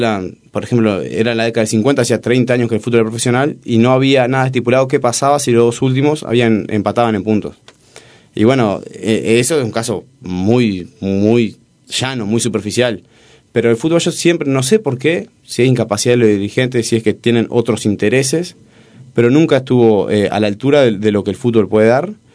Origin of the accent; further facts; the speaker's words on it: Salto, Uruguay; Yo soy, lo vuelvo a repetir, soy de Salto. Y en Salto, bueno, en Uruguay en particular, pero en Salto